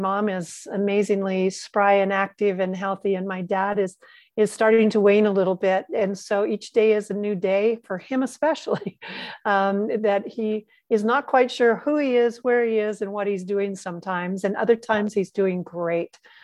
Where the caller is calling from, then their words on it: Idaho, United States; from Idaho. So I'm zooming in from Idaho, where we're in a weird state, kind of cold, kind of warm